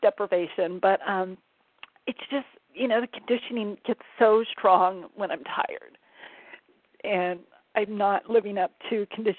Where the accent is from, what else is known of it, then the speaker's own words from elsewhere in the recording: San Diego, California, United States; I'm from San Diego.